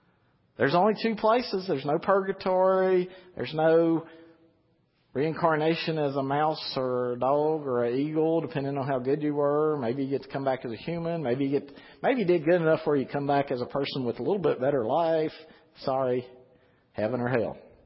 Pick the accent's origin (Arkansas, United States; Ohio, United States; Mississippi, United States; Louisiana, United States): Louisiana, United States; because I'm from Louisiana, so I'm kind of slow.